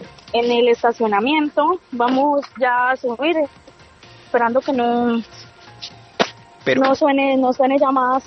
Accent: Florencia, Caquetá, Colombia; moved away as an adult; now in Tel Aviv, Israel; Yo soy de Florencia, Caquetá.

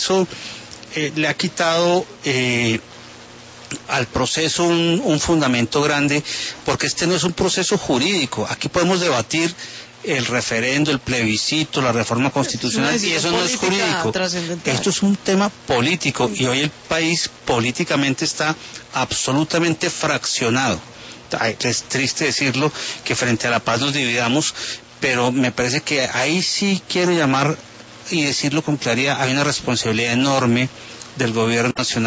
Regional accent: Colombia

